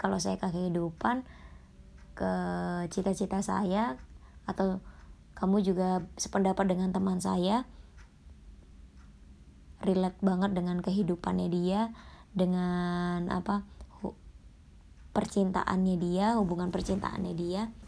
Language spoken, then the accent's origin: Indonesian; Jakarta, Indonesia; Kadang kita tuh sebagai warga Jakarta tuh sebel ya sama macet